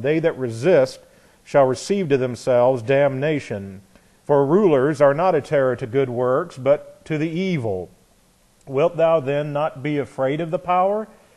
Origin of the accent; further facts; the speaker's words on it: Indiana, United States; I was born and raised in Indiana, and my sense of justice came from a railroading father and the Midwest